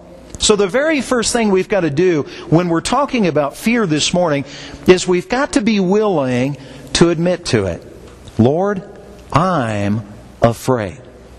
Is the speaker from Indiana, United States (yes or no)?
yes; Indiana, United States; I like it in the sense that I'm from Indiana and I like to razz the Broncos